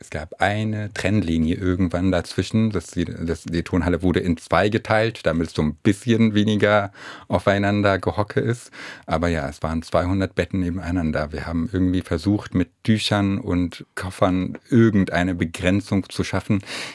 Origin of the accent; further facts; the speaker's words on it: Syria; German is a second language; Und in Syrien, wo ich aufgewachsen bin, ungefähr 1,5 Jahre, 2 Jahre und bin zur Schule gegangen